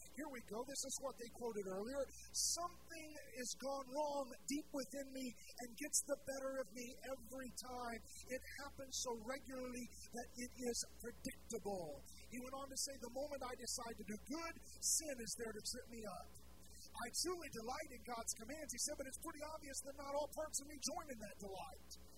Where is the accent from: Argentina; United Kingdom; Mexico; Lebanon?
Argentina; Buenos Aires; I grew up in Buenos Aires